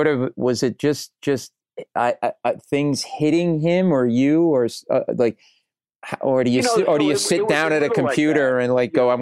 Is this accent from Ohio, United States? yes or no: no; Rhode Island, United States; I grew up in Rhode Island.